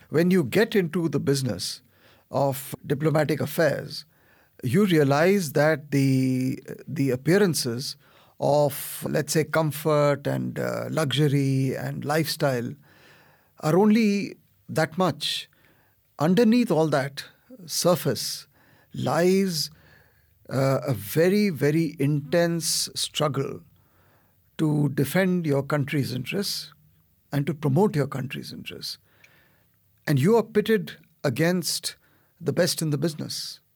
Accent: India; as India grew in stature, as an Indian diplomat, you definitely had more of a role to play.

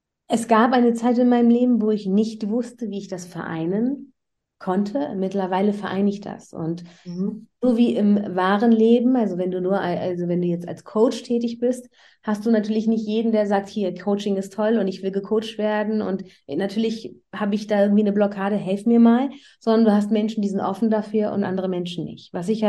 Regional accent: Iran; ich bin ursprünglich Iranerin

